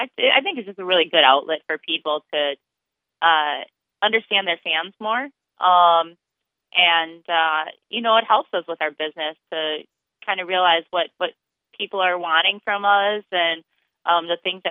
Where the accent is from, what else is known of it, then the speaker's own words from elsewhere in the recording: Fargo, North Dakota, United States; I am from Fargo.